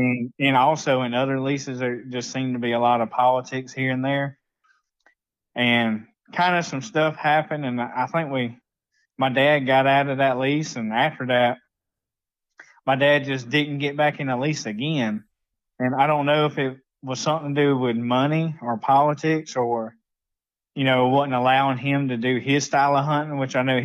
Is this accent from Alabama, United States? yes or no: yes; Alabama, United States; I'm from South Alabama.